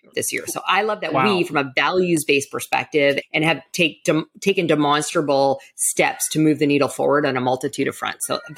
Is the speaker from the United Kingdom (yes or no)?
no; Canada; also born or lived in Toronto / New York; now in Florida, United States; I make sure I tell people that I'm a Canadian citizen, in part because I'm just saddened by what is happening here in the U.S. And I've been in and out of Toronto and New York most of my career, moved back to the U.S. in 2019 to New York